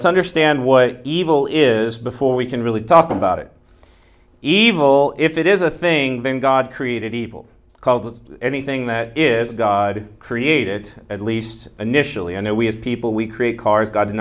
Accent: Memphis, Tennessee, United States; even where I come from, I'm actually originally from Memphis, Tennessee, the home

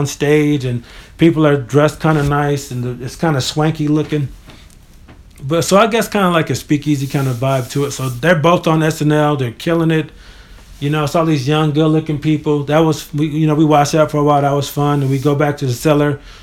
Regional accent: Charlottesville, Virginia, United States; I'm like, I'm from Virginia. I'm from Charlottesville. This is New York. I got all these country jokes.

